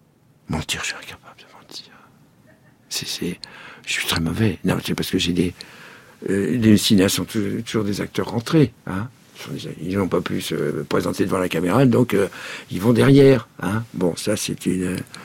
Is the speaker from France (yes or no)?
yes; Vendôme, Centre-Val de Loire, France; À Vendôme, ma ville natale